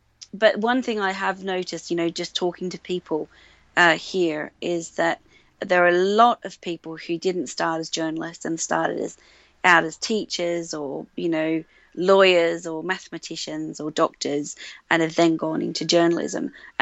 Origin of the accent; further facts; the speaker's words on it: Australia; accent: Australian; And so my Australian accent seems to pass muster now.